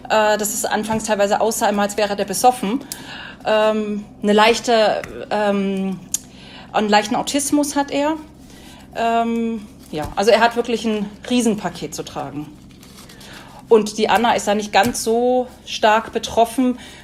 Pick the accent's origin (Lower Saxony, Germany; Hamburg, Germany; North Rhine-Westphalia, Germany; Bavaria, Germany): Lower Saxony, Germany; Wedemark; ich komme aus der Wedemark. Das ist eine Region nördlich von Hannover.